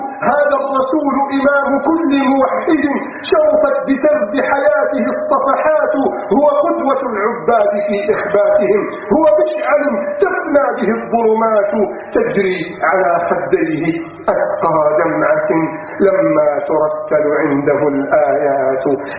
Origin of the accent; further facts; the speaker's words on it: Egypt; يحكي لي أحد الشباب في الأسكندرية عندنا في مصر